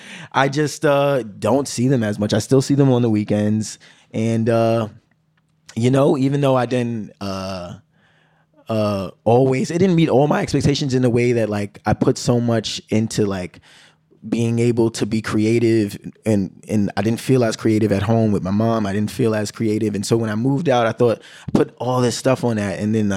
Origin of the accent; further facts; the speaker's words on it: Bronx, New York, United States; And then I just found myself, because I'm from the Bronx, traveling really far to see them and reaching out.